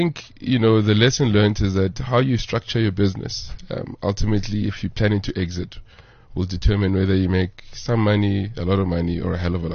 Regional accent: Soweto, Gauteng, South Africa; Where am I from is in, where was I born? I was born in Soweto, at Deep Kloof Clinic. Grew up, so Orlando East, Deep Kloof.

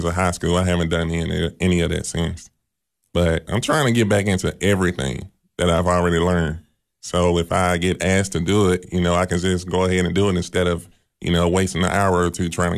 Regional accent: Memphis, Tennessee, United States; now in Cookeville, United States; that made me want to get out of Memphis more. Mm-hmm. I mean, I love my hometown, but it's just, you know, I had to explore more.

